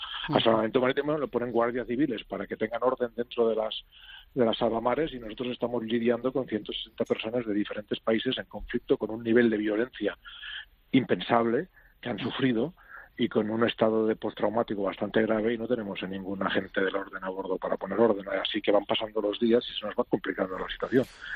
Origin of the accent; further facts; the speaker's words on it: Spain; los que estamos a bordo somos españoles